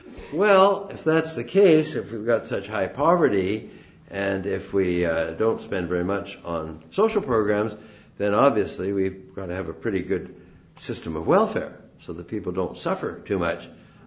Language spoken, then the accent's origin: English; Canada; makes you proud as a Canadian